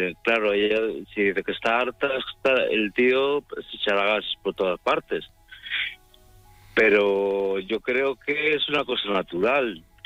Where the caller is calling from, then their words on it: Vigo, Galicia, Spain; Aquí en Galicia, que estamos muy bien.